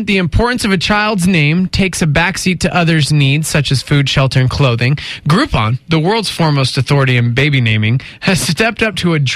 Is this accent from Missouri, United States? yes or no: no; Lubbock, Texas, United States; born there; Hey, I was born in Lubbock, Texas, so